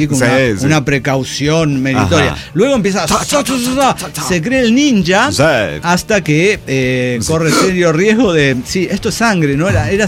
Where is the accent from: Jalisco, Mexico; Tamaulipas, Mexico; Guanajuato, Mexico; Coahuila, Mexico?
Guanajuato, Mexico; Silao; Para que estén orgullosos, soy el aldeano de Silao, no soy la mamada.